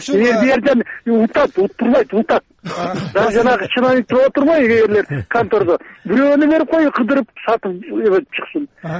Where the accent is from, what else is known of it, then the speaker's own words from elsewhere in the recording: Bishkek, Kyrgyzstan; мен өзүм пенсияда кишимин, Бишкекте болот да, Бишкектен болом